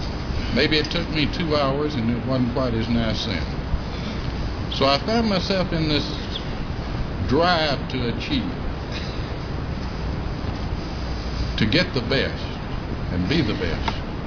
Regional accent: Rome, Lazio, Italy; I was born and raised in Rome, and not unlike so many of you here, I had what I consider to be an average childhood.

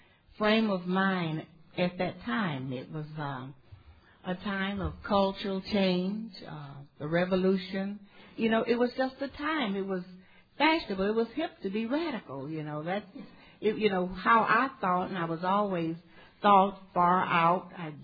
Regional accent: Chicago, Illinois, United States; also born or lived in Cleveland, Ohio; But I'm from Cleveland, Chicago. Chicago is my home. That's where I did my drinking, south side of Chicago. You've heard … talk about south side of Chicago. Well, that's where I'm from. That's where I was raised.

